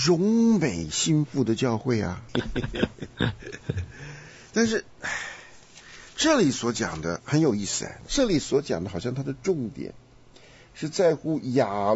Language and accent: Chinese; China; now in United States; 那我们是中国长大，我们到这个地方还是要吃什么烧饼、油条、稀饭的